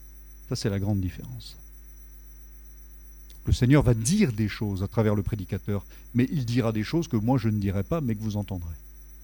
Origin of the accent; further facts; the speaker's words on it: Grand Est, France; also born or lived in southern France; Je suis né dans le sud de la France, mais j'ai grandi en Alsace, dans le diocèse de Strasbourg, qui est mon diocèse d'incardination.